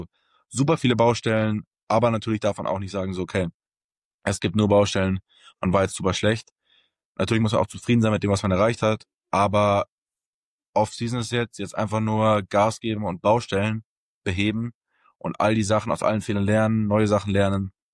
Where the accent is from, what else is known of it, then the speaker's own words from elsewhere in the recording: Germany; ich komme aus Deutschland